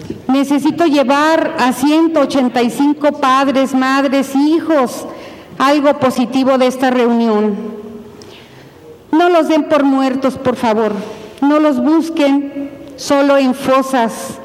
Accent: Torreón, Coahuila, Mexico; vengo de Torreón, Coahuila.

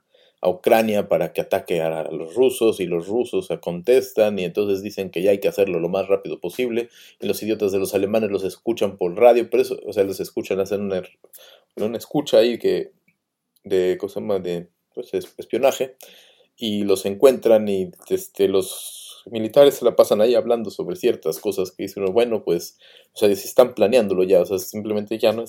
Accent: Mexico; Mi gallego es muy malo y mi cultura gallega, mi abuelo no me la repasó tampoco, sino que yo soy mexicano.

